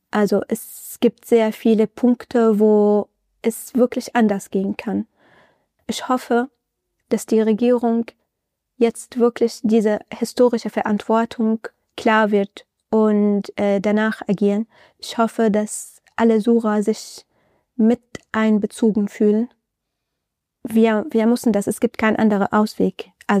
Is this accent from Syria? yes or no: yes; Syria; schon für mich als Syrerin